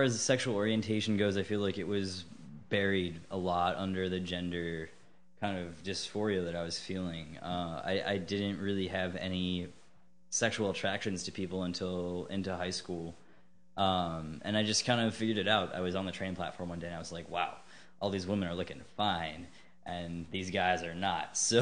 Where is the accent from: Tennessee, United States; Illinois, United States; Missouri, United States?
Illinois, United States; Chicago; Yeah, I grew up in Chicago. I graduated from high school there.